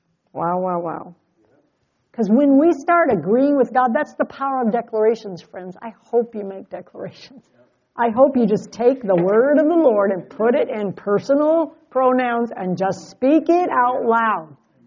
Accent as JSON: {"language": "English", "town": "Estelline", "country": "United States", "tie": "born or raised there", "said": "Well, I grew up in Esteline from first grade to 10th grade, and the heat in our house was this radiator."}